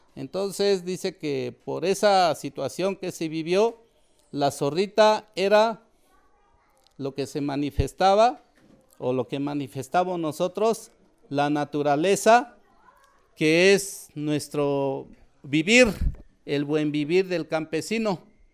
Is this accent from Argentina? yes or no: no; Huautla de Jiménez, Oaxaca, Mexico; yo al menos sí soy de Huautla de Jiménez, originario. Hablo el mazateco